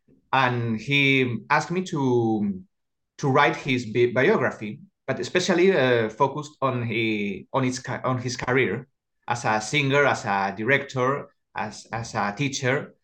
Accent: Estepona, Andalusia, Spain; also born or lived in Ronda; Really, I was raised in Estepona.

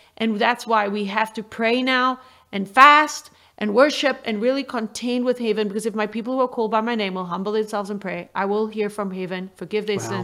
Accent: South Africa; now in Brazil; for me as a South African coming here

